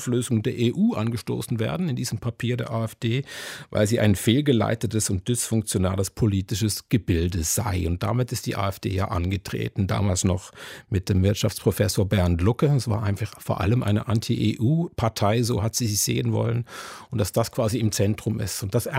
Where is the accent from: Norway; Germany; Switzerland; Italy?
Switzerland; Ich bin Schweizer